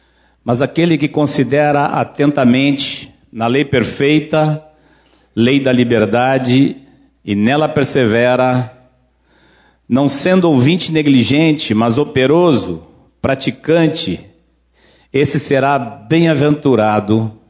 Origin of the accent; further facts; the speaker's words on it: Bahia, Brazil; Eu como já sou baiano mesmo, eu sei como é que é esse negócio aqui.